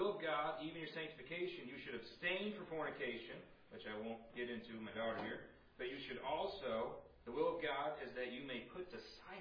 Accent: Gates, New York, United States; I grew up in Gates, you know, Rochester. And I'm back for the first time in years.

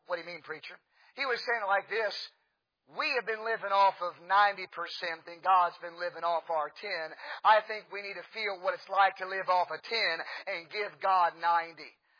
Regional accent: Peoria, Illinois, United States; Peoria, if you know Peoria, Illinois, which is my hometown, that's where Caterpillar headquarters

